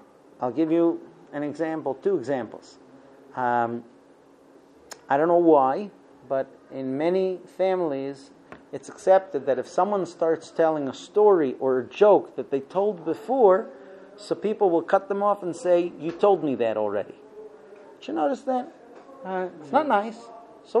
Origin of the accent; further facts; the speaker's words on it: United States; I'm this American where time is money.